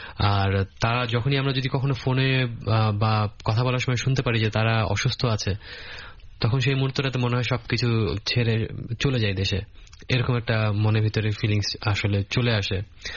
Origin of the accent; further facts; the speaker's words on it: Sylhet, Sylhet Division, Bangladesh; আমি বড় হয়েছি সিলেট শহরে, ছোট একটা মফস্বল শহর